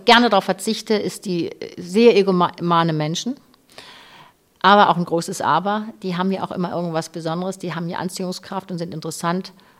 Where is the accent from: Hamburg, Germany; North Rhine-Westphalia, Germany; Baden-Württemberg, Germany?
Hamburg, Germany; Da fühle ich mich irgendwie zu Hause, da ist es auch meine Heimat. Ich bin wirklich so ein Hamburger Fischkopf.